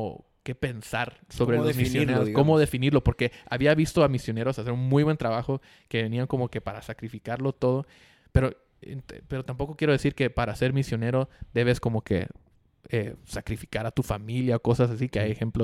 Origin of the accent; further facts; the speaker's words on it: Guatemala; yo crecí en Guate y no fui misionero nada así.